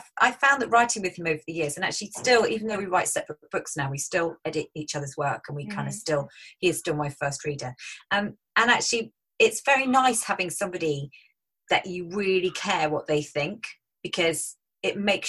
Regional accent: Brighton, South East England, United Kingdom; excuse me, I'm an author from Brighton.

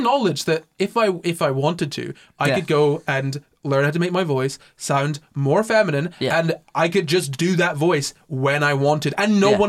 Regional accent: Scotland, United Kingdom; accent: Scottish; now in England; I can switch into my more Scottish accent when I want, but I kind of learned when I moved down that I need to talk more like this because English people don't understand me otherwise

